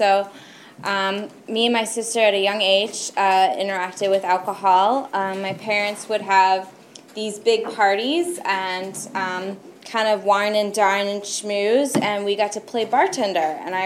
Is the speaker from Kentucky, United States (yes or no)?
yes; Kentucky, United States; I'm from Kentucky.